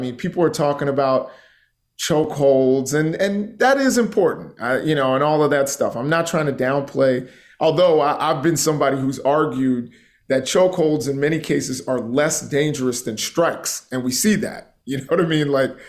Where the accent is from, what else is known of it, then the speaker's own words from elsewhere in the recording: Baltimore, Maryland, United States; you know, I'm from the Baltimore area.